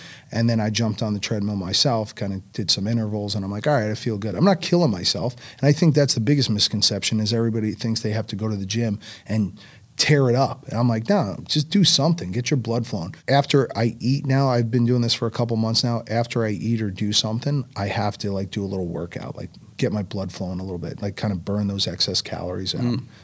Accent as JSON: {"language": "English", "town": "Newark", "region": "New Jersey", "country": "United States", "tie": "born or raised there", "said": "I grew up in Newark, New Jersey."}